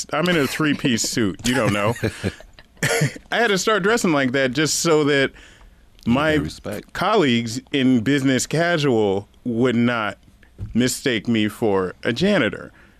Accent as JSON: {"language": "English", "town": "Baltimore", "region": "Maryland", "country": "United States", "lives_now": "Rochester, United States", "said": "Everybody does it, especially I'm from Baltimore. In Rochester, there are a little bit fewer black people here."}